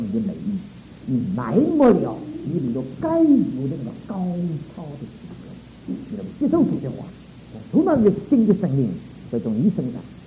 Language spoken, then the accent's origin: Chinese; Shanghai, China; 我们上海人是好肉麻